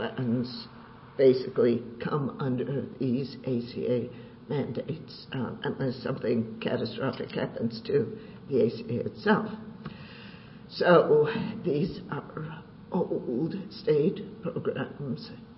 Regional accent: Kentucky, United States; I know in my home state of Kentucky

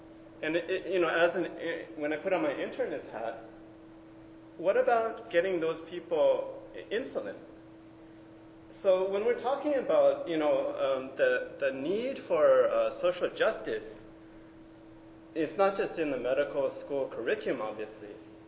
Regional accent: Hawaii, United States; So me, I love those words because as I'm Native Hawaiian, and most people don't know, but we're actually an occupied country.

